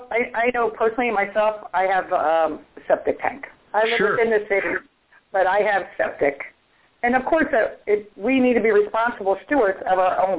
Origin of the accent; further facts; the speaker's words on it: Philadelphia, Pennsylvania, United States; originally I'm from Philadelphia, but I've been here for over 40 years.